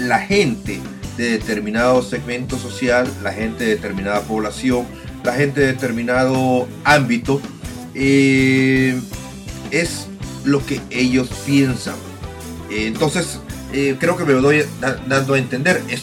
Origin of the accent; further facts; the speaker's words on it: El Salvador; La semana pasada estaba de viaje en mi país, en El Salvador